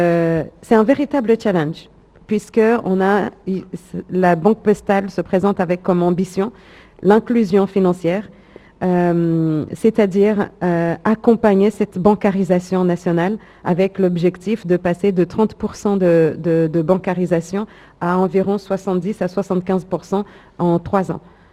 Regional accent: Paris, Île-de-France, France; c'est ce qui m'a attirée aux Comores, puisque moi-même, je viens de Paris.

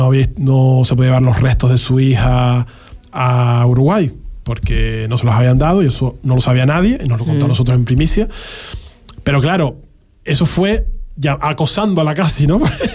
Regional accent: Canary Islands, Spain; Entonces, no seamos tan acomplejados. Somos Canarias.

